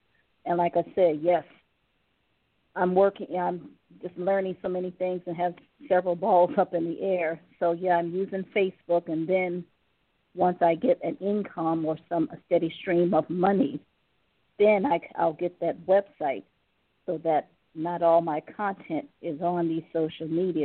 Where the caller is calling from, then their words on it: Portland, Oregon, United States; Portland, Oregon.